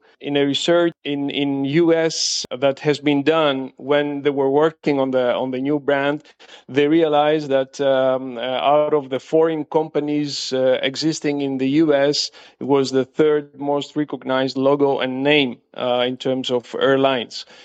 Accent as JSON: {"language": "English", "country": "Greece", "said": "I'm from Greece. I'm based in Athens, Greece"}